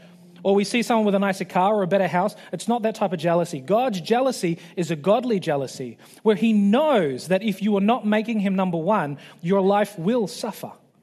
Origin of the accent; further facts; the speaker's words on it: New Zealand; I'm from New Zealand. Sport is basically a religion.